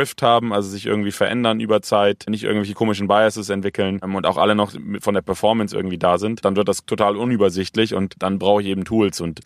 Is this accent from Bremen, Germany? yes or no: yes; Bremen, Germany; Wir kommen beide aus Bremen